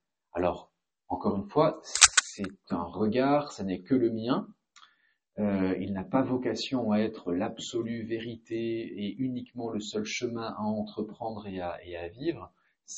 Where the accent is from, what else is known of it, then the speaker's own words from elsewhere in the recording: Grand Est, France; je peux vous dire que je suis alsacien.